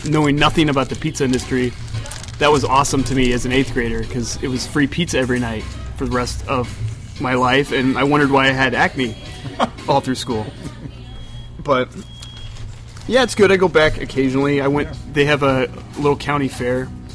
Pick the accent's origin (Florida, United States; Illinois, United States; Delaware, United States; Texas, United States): Illinois, United States; Rushville; I'm originally from, I'm from a place where it's on the way to nowhere. Oh, yeah. It's called Rushville, Illinois.